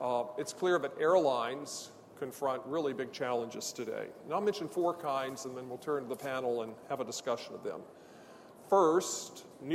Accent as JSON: {"language": "English", "country": "United States", "said": "We've certainly had in my home country enough of those with horrible hurricanes in Texas and Florida."}